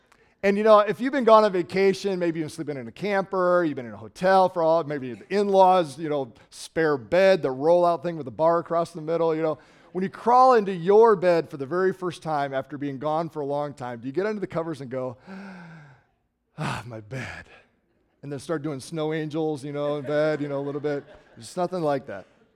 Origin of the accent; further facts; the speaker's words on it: United States; You're like, hi, I'm an American, give me a hug.